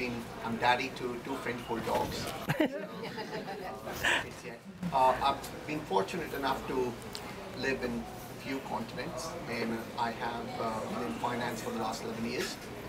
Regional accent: Australia; also born or lived in India; now in United States; And every time I moved continents, like it was, I was born in India, raised in Australia, moved to the United States, every time it was a rough ride.

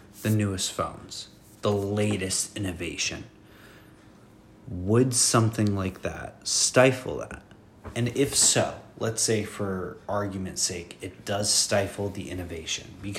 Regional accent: Kansas, United States; Like, you're from Texas. I'm originally from Kansas, right? My family grew up Catholic.

